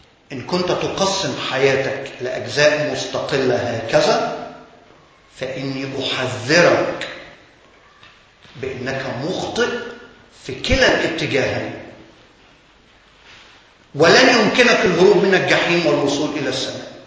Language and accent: Arabic; Egypt; ويبدو هذا ما نحن فيه كمصريين